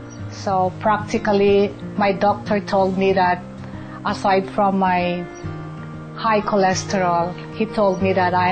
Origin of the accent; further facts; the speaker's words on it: Manila, Metro Manila, Philippines; and I'm from Manila, Philippines.